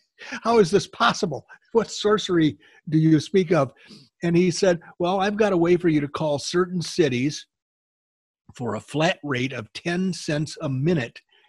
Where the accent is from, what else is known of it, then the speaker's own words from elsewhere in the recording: Oklahoma, United States; Although we're both from Oklahoma.